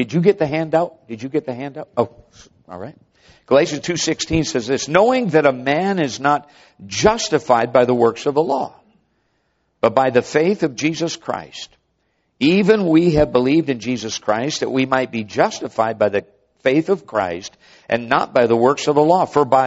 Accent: Minnesota, United States; When I grew up in Minnesota, I found out very quickly Dad was not concerned about what ditch I went in.

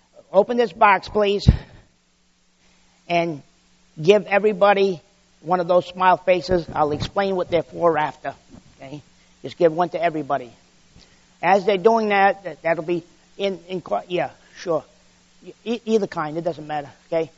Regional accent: Woonsocket, Rhode Island, United States; My city I lived in, I was born in Woonsocket, Rhode Island. Okay. 95% of the people in town were all Catholic.

